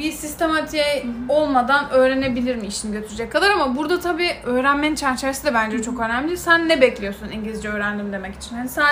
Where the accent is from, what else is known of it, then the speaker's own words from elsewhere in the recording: Istanbul, Turkey; tam biz İstanbul'da doğduk, büyüdük